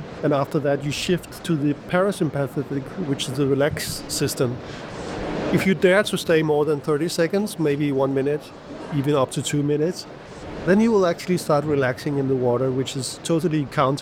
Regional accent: Greenland; I grew up in Greenland, and I remember I was maybe 7 years old.

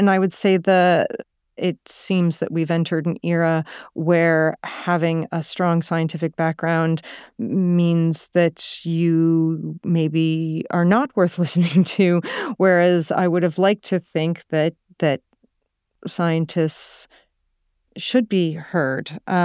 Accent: New England, United States; I grew up in New England, in the United States. So I was very lucky to have a lot of exposure to the ocean as a child

